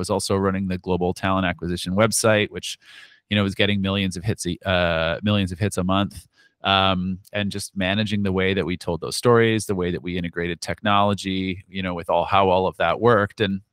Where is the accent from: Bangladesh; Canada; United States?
Canada; I ended up in a communications agency, a global comms agency, and I'm from Canada.